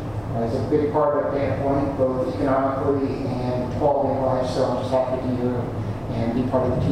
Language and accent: English; Midwest, United States; I grew up in the Midwest, went to college on the East Coast.